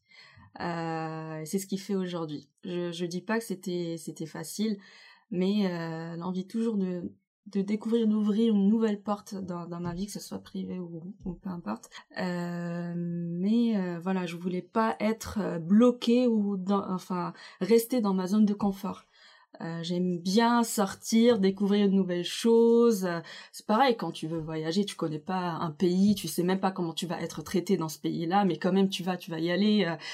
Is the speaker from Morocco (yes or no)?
yes; Morocco; moved away as an adult; now in France; j'ai 33 ans, je suis marocaine. Ça avait fait presque 10 ans que je suis en France